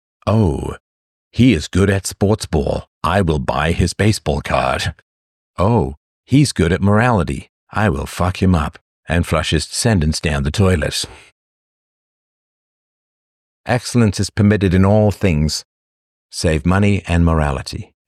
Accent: Toronto, Ontario, Canada; I was actually in Toronto today. It's a shit heap. I grew up in Toronto. I loved that city.

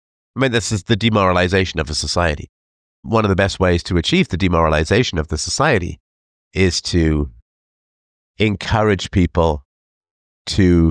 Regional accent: England, United Kingdom; also born or lived in Ireland; I grew up in England and in, you know, various, you know, England and Ireland, in fact

